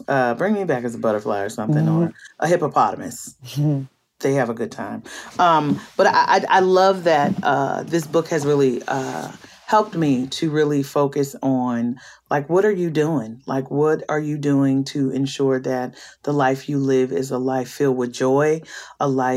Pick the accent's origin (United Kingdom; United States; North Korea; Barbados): United States; Baltimore, Maryland; I'm from Baltimore.